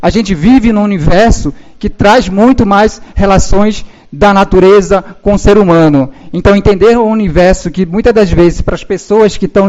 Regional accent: Amazonas, Brazil; eu sou do Amazonas, do povo Arapaço.

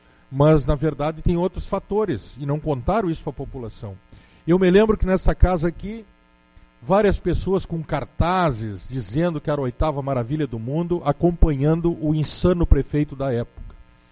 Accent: Uruguaiana, Rio Grande do Sul, Brazil; ganhando 2% dos miseráveis que somos nós de Uruguaiana

